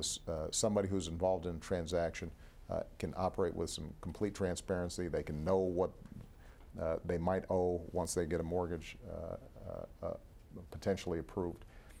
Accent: Chicago, Illinois, United States; in my hometown of Chicago, for example, we could be renovating, rehabbing, and putting on the rental market thousands of units

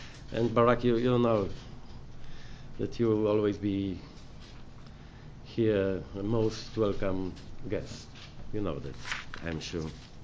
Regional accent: Gdańsk, Pomeranian Voivodeship, Poland; it was in my hometown of Gdańsk

